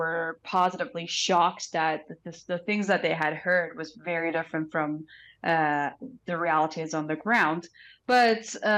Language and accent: English; Isfahan, Iran; in my city, because I'm originally from Isfahan, the city is conservative.